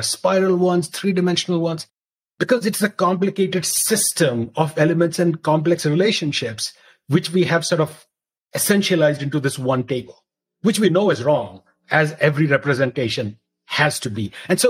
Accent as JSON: {"language": "English", "region": "Mizoram", "country": "India", "tie": "born or raised there", "also_born_or_lived": "Delhi", "said": "when I was growing up in Mizoram in India and in Delhi"}